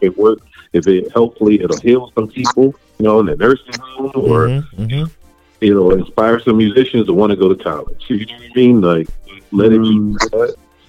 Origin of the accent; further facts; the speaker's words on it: Philadelphia, Pennsylvania, United States; And growing up in Philadelphia, the church that I grew up in, really across the pond in Philadelphia, Camden, New Jersey.